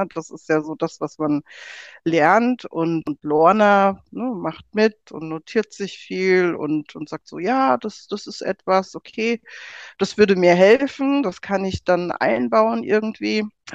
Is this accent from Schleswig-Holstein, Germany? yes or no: no; Frankfurt, Hesse, Germany; Ich bin in Frankfurt geboren und aufgewachsen. Meine Mutter ist aus Jamaika, mein Vater aus Nigeria.